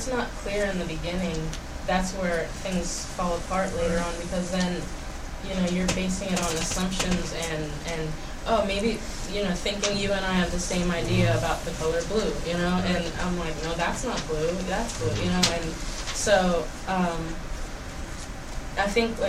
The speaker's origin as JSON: {"language": "English", "country": "Ethiopia", "tie": "born or raised there", "said": "I'm from Ethiopia, and growing up when I was little, like, all we ever, like, we had a shortwave radio"}